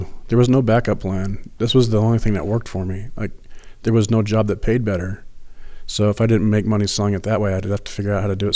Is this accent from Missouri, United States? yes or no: no; Wyoming, United States; Well, a lot of that comes from, you know, growing up in Wyoming.